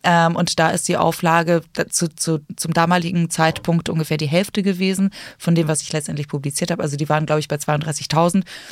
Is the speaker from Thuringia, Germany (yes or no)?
no; Hamburg, Germany; ich komme aus Hamburg, deswegen kenne ich es dort.